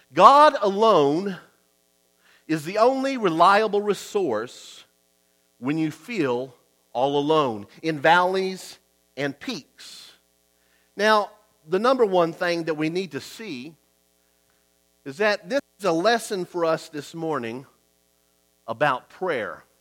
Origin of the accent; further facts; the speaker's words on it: Austin, Texas, United States; I remember going every year as growing up in Austin, Texas, we would go there in Williamson County to Interspace Caverns.